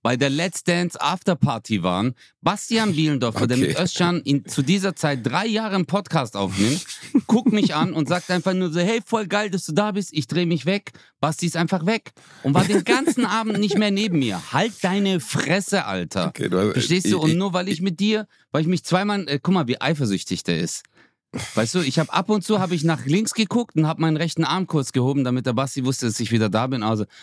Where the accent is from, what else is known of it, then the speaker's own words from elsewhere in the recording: Turkey; Erstens, keiner hat Habibi gesagt, weil Paham ist Perser und ich bin Türke. Zweitens, es ist kein arabischer Brauch, weil Paham ist Perser, ich bin Türke.